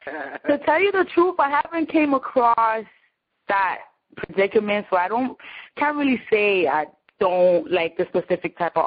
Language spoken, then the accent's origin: English; Bronx, New York, United States; My name is, as Tim said … I'm one of the hottest entrepreneurs out. And, I'm from the Bronx, New York, of course. Shout out to all my New Yorkers.